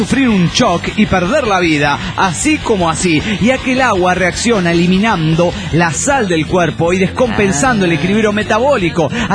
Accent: Mexico City, Mexico; del DF mexicano.

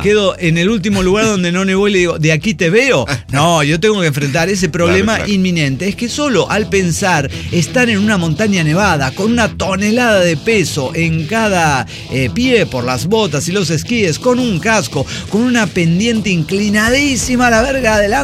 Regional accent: Monterrey, Nuevo León, Mexico; soy regiomontano valiente.

